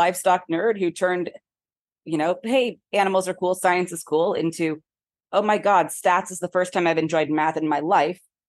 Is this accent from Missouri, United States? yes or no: no; Florida, United States; moved away as an adult; now in Australia; I'm from Florida originally, but moved around a bit. And then I worked with a bunch of Aussies during my PhD.